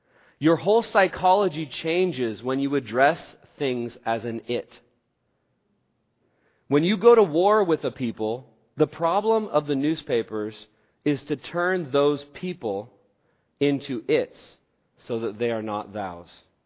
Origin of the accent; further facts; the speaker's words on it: Oregon, United States; we're from Oregon, so we see a tree